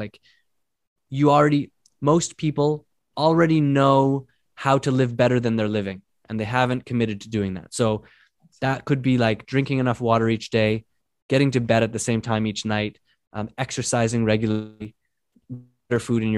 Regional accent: Vancouver, British Columbia, Canada; I grew up in Vancouver and it would rain for 3 or 4 weeks at a time.

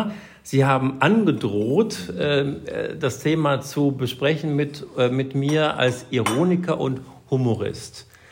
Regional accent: Düsseldorf, North Rhine-Westphalia, Germany; also born or lived in Mettmann; Dann aufgewachsen in Düsseldorf und Mettmann. Studium der Germanistik und Philosophie auch in Düsseldorf.

